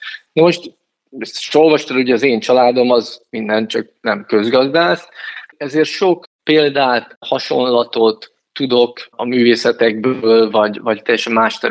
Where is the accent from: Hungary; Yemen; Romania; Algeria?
Algeria; én Algériában nőttem föl, illetve ott éltünk pár évet a szüleimmel.